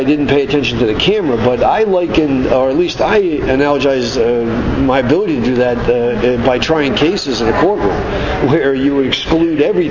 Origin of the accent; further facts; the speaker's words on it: Medford, Massachusetts, United States; born there; moved away as an adult; now in New York, United States; Well, I was born in Boston, or just outside of Boston, Medford, Mass. But I've lived in New York since the early 70s, 71, 72.